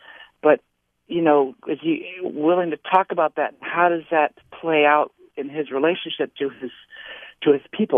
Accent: Midwest, United States; now in San Francisco, United States; I'm from the Midwest and have listened to him a long time

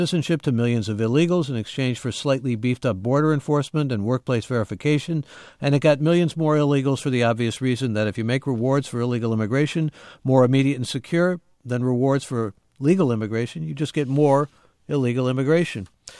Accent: United States; As an American, I worked overseas to save money for a home

